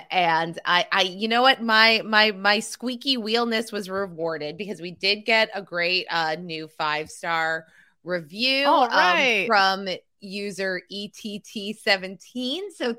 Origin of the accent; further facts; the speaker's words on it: New Jersey, United States; I'm from New Jersey. Mm-hmm. It was always like a Jersey Shore type of destination.